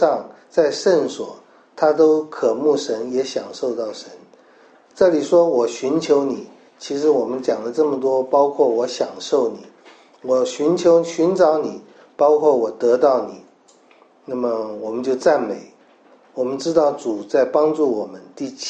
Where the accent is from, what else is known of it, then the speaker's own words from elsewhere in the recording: Taichung, Taiwan; 我们小的时候住在台中，我妈妈有养鸡。